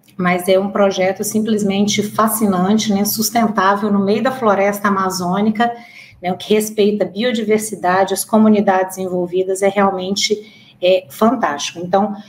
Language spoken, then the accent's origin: Portuguese; Minas Gerais, Brazil; Eu sou mineira, mas já andei aí uma boa parte do Brasil.